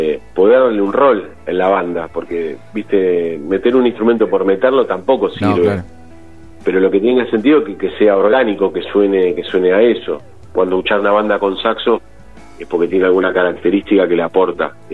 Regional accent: Buenos Aires, Argentina; Nosotros algunos somos porteños, otros viven en la provincia de Buenos Aires

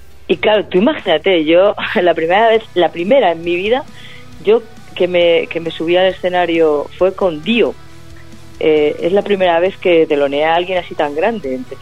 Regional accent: Madrid, Community of Madrid, Spain; now in Galicia, Spain; Pues mira, yo soy de Madrid, pero ahora vivo en Galicia.

